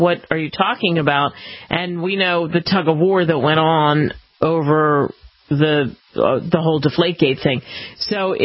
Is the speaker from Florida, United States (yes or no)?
no; Atlanta, Georgia, United States; I'm originally from Atlanta.